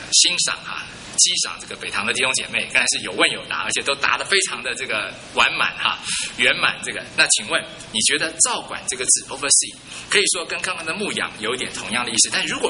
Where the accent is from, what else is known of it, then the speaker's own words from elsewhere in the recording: Taiwan; 我自己是从台湾来的背景啊，